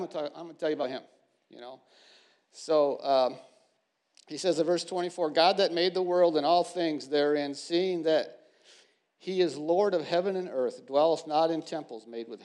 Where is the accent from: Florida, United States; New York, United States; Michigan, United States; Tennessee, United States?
Michigan, United States; Holland; I'm from Holland, Michigan, the Tulip City.